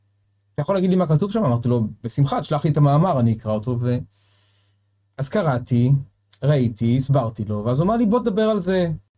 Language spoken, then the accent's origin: Hebrew; Jerusalem, Jerusalem District, Israel; אני ירושלמי.